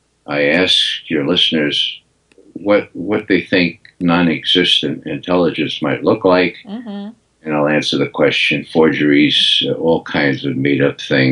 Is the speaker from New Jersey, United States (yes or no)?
no; New York, United States; I grew up in New York and went to Fordham University, where I majored in Russian.